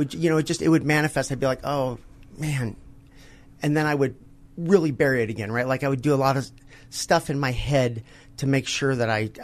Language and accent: English; Denver, Colorado, United States; Well, I'm from Denver, so I grew up here. But I grew up in a lot of places, like 26 times by the time I was 22.